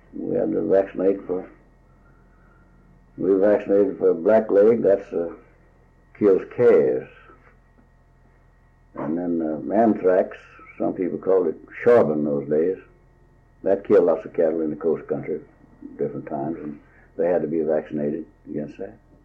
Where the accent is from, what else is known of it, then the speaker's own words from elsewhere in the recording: Fannin, Texas, United States; also born or lived in Refugio; I was born in Goliad County, Fannin, a little town of Fannin between Victoria and Goliad. And I went to school there 3 years. And we moved to Refugio.